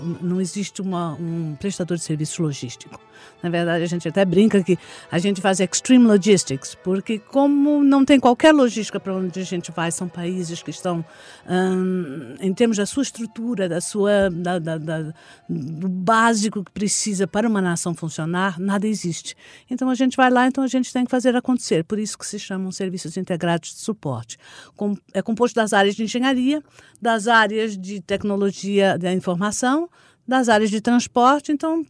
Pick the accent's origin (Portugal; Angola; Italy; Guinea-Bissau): Portugal; also born or lived in Brazil; Eu sou predominantemente brasileira. Na verdade, eu nasci no Brasil, mas eu fui educada em Portugal.